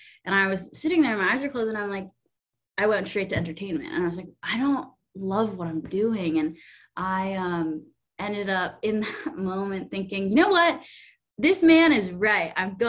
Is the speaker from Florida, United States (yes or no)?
no; Pennsylvania, United States; I've spent my first freshman year at Lynn, and I'm from Pennsylvania, so it was out of state, I was paying out of state for it.